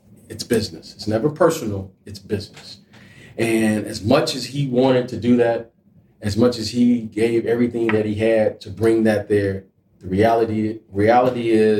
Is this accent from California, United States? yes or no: no; Chicago, Illinois, United States; You know, as an ex-player, you know, I grew up in Chicago.